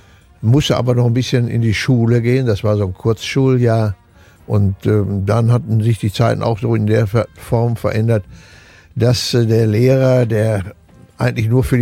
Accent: North Rhine-Westphalia, Germany; born there; Ich bin zwar im Siegerland geboren, der Wiege unserer Montanindustrie, Eisenerzabbau, aber der Bergbau war da kein Thema.

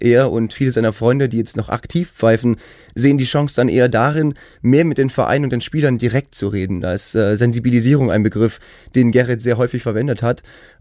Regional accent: North Rhine-Westphalia, Germany; auch bei uns im Ruhrgebiet, in Essen, Dortmund oder auch Bochum

